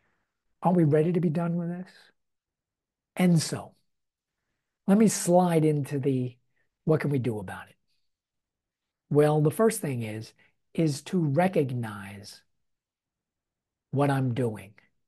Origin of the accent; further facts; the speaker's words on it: New York, United States; Now, I'm born and raised in New York, so I know the one word epithets that are slung at anybody and everybody.